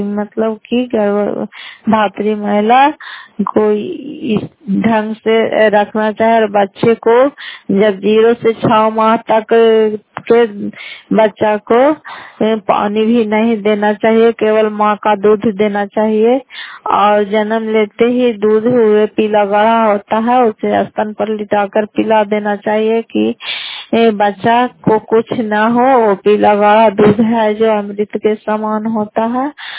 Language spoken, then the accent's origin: Hindi; Fatehpur, Bihar, India